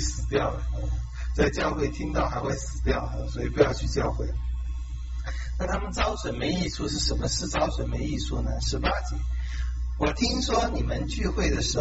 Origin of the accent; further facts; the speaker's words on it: Taiwan; 我们台湾人